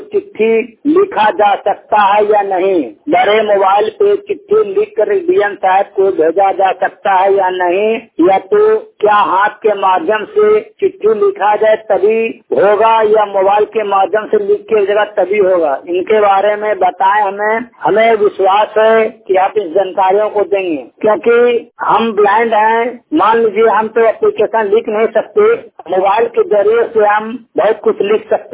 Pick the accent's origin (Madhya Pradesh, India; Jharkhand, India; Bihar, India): Bihar, India; मैं दोनों आंख से फुल ब्लाइंड हूँ, भागलपुर डिस्ट्रिक्ट बिहार राज्य का रहने वाला हूँ।